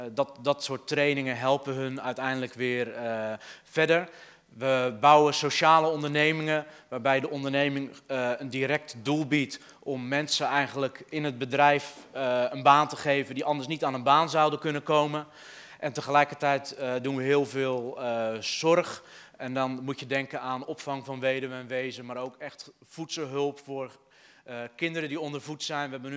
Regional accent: South Holland, Netherlands; Ik kom uit de Hoekse Waard oorspronkelijk.

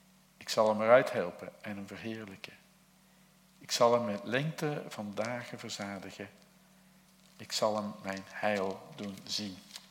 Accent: Zeeland, Netherlands; Toen werd ik eraan herinnerd dat ik uit Zeeland kwam, van een exotisch eiland.

